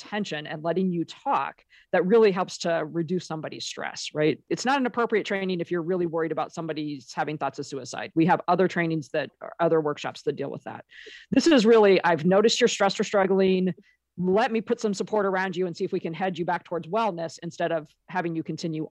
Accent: Iowa, United States; So I grew up in Iowa. My mom's side of the family were all farmers, row crops primarily.

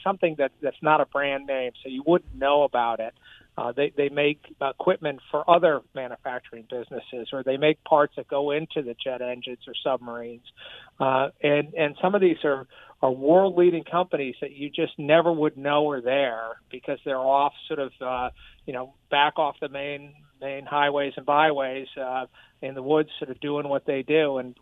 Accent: New Britain, Connecticut, United States; Two generations ago, when I was growing up in New Britain

